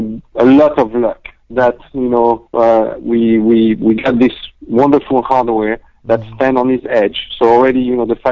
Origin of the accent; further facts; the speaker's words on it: Corsica, France; English is a second language; Yes, I'm from Corsica. It's a French island.